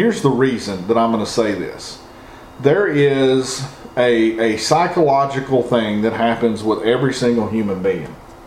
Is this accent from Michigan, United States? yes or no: yes; Michigan, United States; I'm from Southeast Michigan, fair number of coyotes, looking to move.